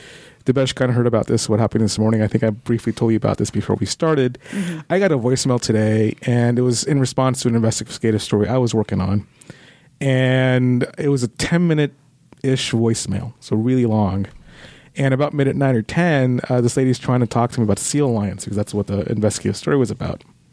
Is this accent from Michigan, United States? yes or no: no; California, United States; I mean, I'm born and raised in California, and I'm being accused of being not native.